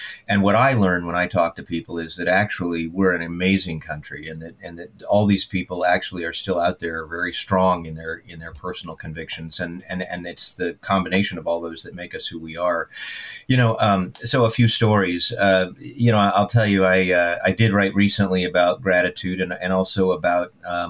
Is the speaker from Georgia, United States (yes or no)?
no; Maine, United States; Of course, I grew up in Maine, and this was in coastal Maine.